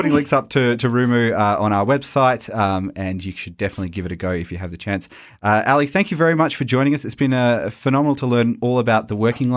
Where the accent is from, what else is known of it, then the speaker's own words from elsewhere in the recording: Australia; And I think as an Australian, I'm very proud that we have games like this coming out